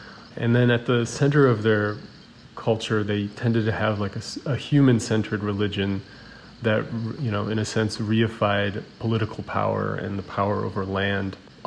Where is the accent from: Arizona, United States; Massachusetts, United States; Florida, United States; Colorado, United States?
Arizona, United States; Yeah, so, you know, growing up in Arizona